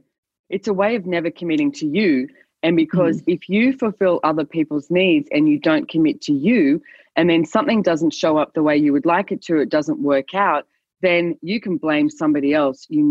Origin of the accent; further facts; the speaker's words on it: Sydney, New South Wales, Australia; I was more frustrated, like, growing up in Sydney